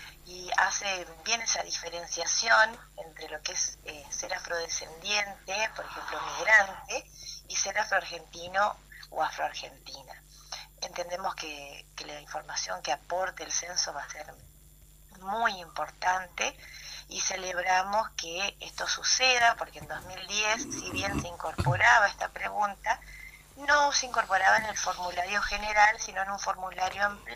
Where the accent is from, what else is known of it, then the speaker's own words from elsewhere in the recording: Argentina; somos argentinos y argentinas, no somos africanos y africanas. Descendemos de ellos, sí, pero fundamentalmente somos argentinos.